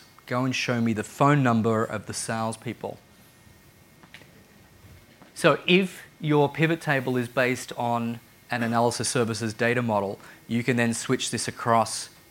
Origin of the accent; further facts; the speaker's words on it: Australia; I'm from Australia.